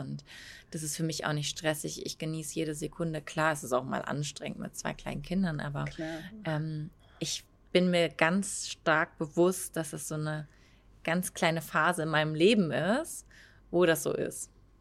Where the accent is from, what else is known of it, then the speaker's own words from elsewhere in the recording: Cloppenburg, Lower Saxony, Germany; meine Heimat hat einen bestimmten Geruch, da riecht es für mich eigentlich immer so nach frischer Wiese, so wo es gerade geregnet hat, weil es in Norddeutschland ist, da regnet es einfach.